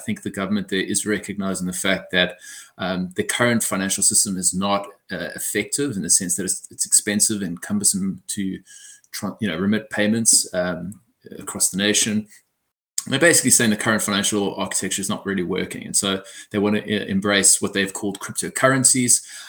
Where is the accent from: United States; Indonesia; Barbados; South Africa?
South Africa; And obviously being, as you can hear, I'm South African